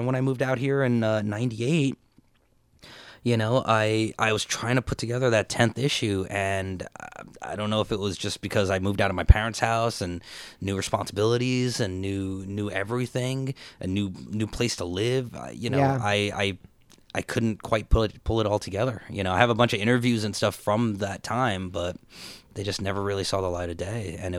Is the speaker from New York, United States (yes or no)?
no; New Jersey, United States; growing up in New Jersey, being a metalhead, being an Indian guy metalhead in New Jersey